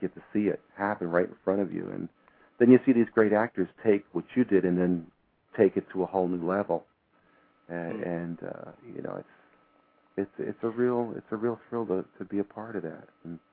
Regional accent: New York, United States; I was like I'm from New York, and that was a Hollywood-based film

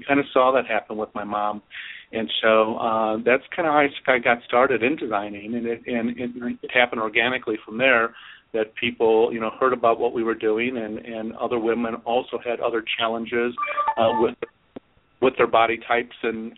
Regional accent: Gary, Indiana, United States; now in Valparaiso, United States; Well, I am born and raised in Gary, Indiana, and I currently live in Valparaiso, Indiana, right outside of Chicago

